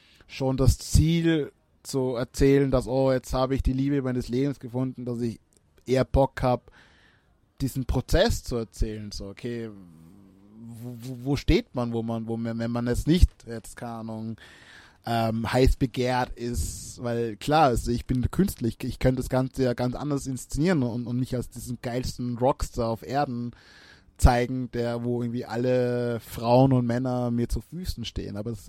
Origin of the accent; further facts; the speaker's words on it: Austria; German is a second language; weil Deutsch ist nicht meine Muttersprache. Klar, ich bin in Österreich aufgewachsen und bin mit Deutsch sozialisiert